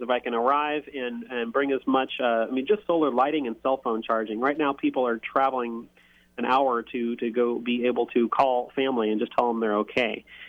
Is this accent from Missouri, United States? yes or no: yes; Missouri, United States; I'm from Missouri.